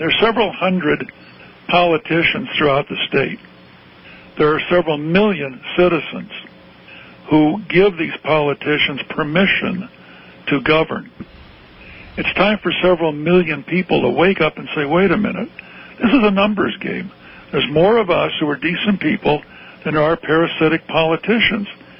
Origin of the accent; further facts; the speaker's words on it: Tucson, Arizona, United States; I was raised in Tucson, Arizona, in the 50s and 60s, and guns are everywhere.